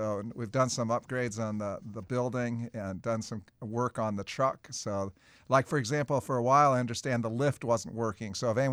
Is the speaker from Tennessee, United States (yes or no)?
yes; Tennessee, United States; also born or lived in Panama; now in Haines, United States; So, I'm from Tennessee, raised my family there, and a good old Tennessee volunteer. Came to Alaska about 4 years ago, to Haines, Alaska.